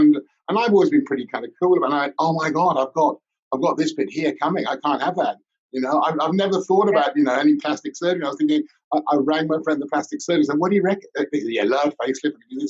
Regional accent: Fulham, London, United Kingdom; when I was living in London, I was born and brought up in Fulham.

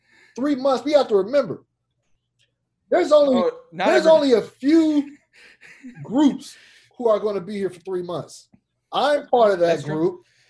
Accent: Fresno, California, United States; I wanted to go back mm-hmm. to my hometown of Fresno and participate in one there.

